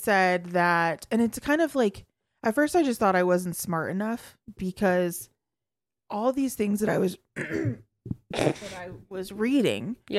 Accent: United States; but I'm American

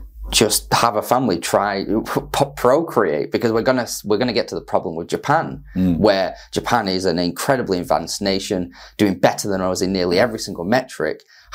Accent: Salford, North West England, United Kingdom; now in West Lancashire, United Kingdom; I live in West Lancashire. I have done now for about 5 years. I was studying at the university. But I come from Salford, so incredibly working class area in Manchester.

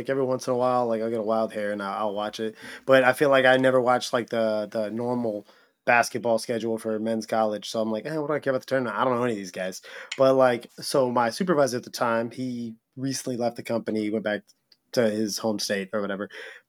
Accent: Kansas, United States; Like, oh, well, KU, you know, I'm from Kansas.

